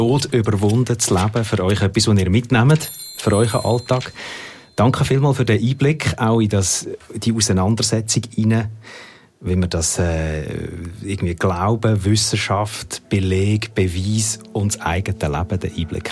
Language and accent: German; Switzerland; wir haben heute bei uns immer noch den 40. Ostern, der ist bei uns in der Schweiz im Kalender drin.